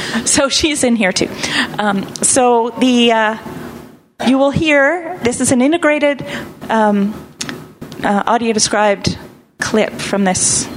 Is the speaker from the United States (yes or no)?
no; Thunder Bay, Ontario, Canada; I'm from Thunder Bay. It takes me about 18 hours to drive from Toronto to Thunder Bay.